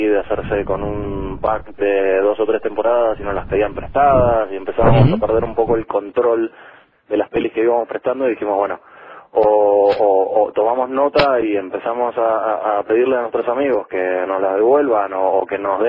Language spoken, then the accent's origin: Spanish; Buenos Aires, Argentina; now in Madrid, Spain; Nosotros somos de Buenos Aires, mi mujer y yo.